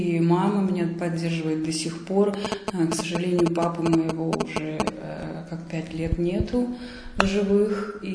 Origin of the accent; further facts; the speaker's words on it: Bogdanovich, Sverdlovsk Oblast, Russia; Авторская редакция была в городе Богданович, собственно, откуда я родом.